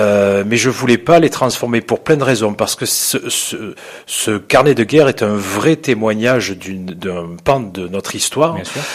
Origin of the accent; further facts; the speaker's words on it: Béziers, Occitanie, France; Alors, je suis natif de Béziers